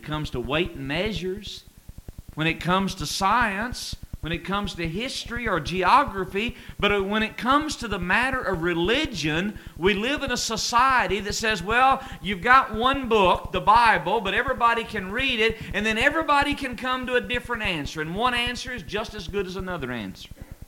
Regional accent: Bowling Green, Kentucky, United States; also born or lived in Indiana / Paris, Kentucky; I am originally from Bowling Green, Kentucky, but I moved away from there for a while, and I preached in Indiana for 6 years, and then I moved to Paris, Kentucky

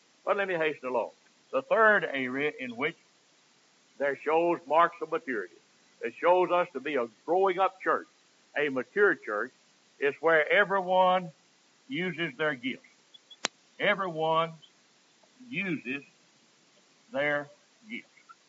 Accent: Bemis, Tennessee, United States; And the Methodist people I grew up with in Bemis, Tennessee, they were very strict along those lines.

